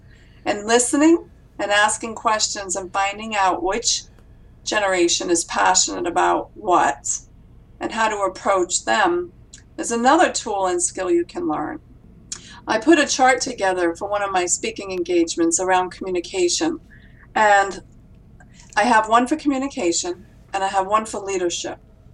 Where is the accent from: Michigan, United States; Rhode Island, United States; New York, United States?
Rhode Island, United States; Warwick; I came from the East Coast of the United States, from a small town called Warwick, Rhode Island. And I like to say I grew up with a lot of loud Italians and crazy Irish people.